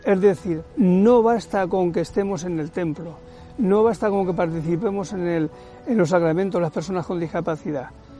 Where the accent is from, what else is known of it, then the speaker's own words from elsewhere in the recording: Spain; soy de España